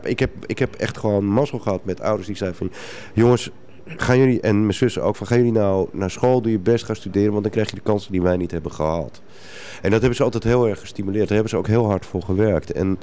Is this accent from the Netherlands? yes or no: yes; Amsterdam, North Holland, Netherlands; born there; Ik ben aan de overkant van het IJ geboren in een arbeidershuisje in een buurt die nu heel hip is.